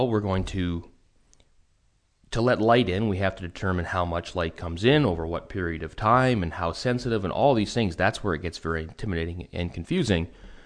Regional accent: Vancouver, British Columbia, Canada; I'm from Vancouver, Canada

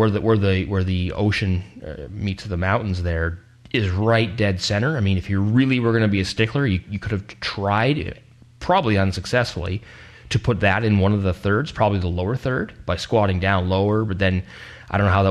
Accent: Steveston, British Columbia, Canada; because for me, this is home, even though it's different than when I grew up around Steveston. It has changed a little.

